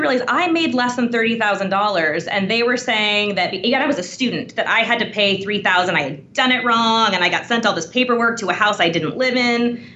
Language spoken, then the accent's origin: English; Utah, United States; In my home state in Utah, actually, our organization just helped get someone released from prison almost 40 years early.